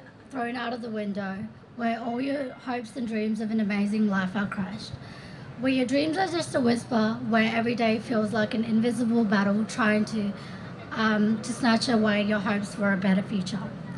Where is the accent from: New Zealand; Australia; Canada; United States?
Australia; Represent Australia as my home country and the land I grew up in.